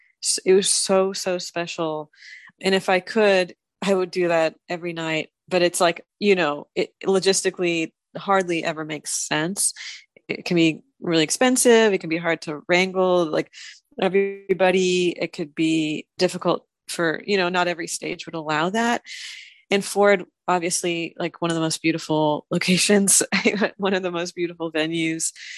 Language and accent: English; Saudi Arabia; also born or lived in Syria; My parents are Syrian Armenian. And I was born in Syria, but I was raised in Saudi Arabia, which is really strictly Muslim country. But I was raised in an American school.